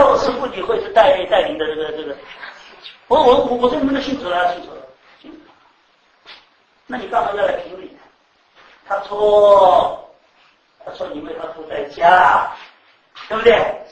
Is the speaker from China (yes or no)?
yes; China; 至少对我们中国人来讲没有意义。